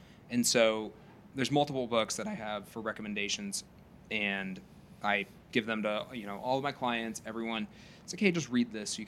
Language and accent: English; Nebraska, United States; I'm from Nebraska. I didn't go to school.